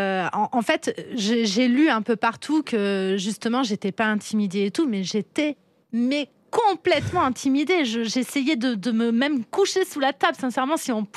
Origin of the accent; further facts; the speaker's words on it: Saint-Gens, France; c'est vrai que j'ai grandi à Saint-Gens, entourée de nature, entourée d'animaux.